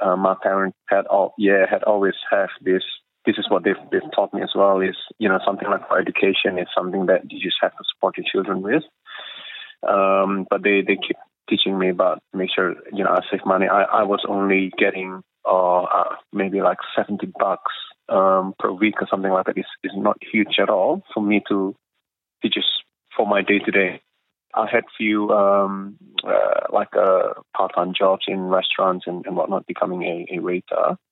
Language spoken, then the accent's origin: English; Indonesia; I mean, this is the way we were raised as well in Indonesia is to have a good education.